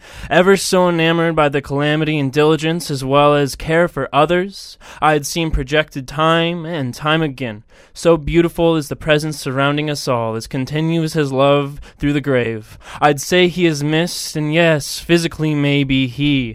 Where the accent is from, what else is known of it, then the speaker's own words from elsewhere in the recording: Cheney, Washington, United States; I was born in Spokane, and I'd like to say I'm from Spokane, but the truth is I was raised on the plateau right next door from Cheney, Washington. However, I've been in Spokane the last few years here, so I'd still say I'm from Spokane.